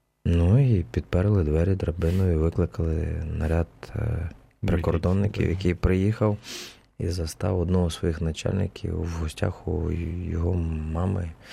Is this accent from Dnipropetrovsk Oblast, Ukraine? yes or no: no; Zakarpattia Oblast, Ukraine; Да я виріс в Латориці, у мене жабри мали з'явитися вже давно.